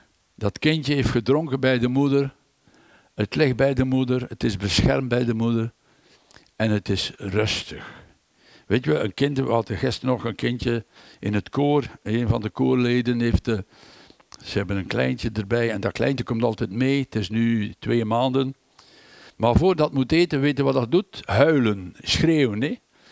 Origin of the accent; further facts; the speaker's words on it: Brussels, Brussels-Capital Region, Belgium; U weet, ik ben van Brussel, ik ben in Anderlecht geboren.